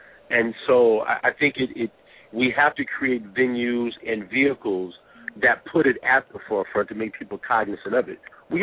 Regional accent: California, United States; But I'm also from California.

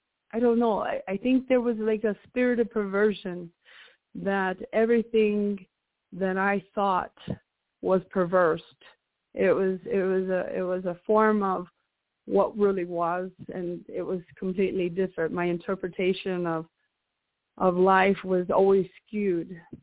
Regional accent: Oklahoma, United States; also born or lived in Colorado; I'm from Oklahoma. I was born in Colorado, but I was been raised in Oklahoma.

